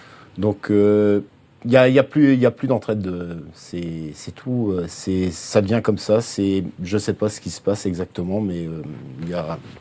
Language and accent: French; Brittany, France; Moi, je suis de Bretagne et je vois ça principalement en Bretagne.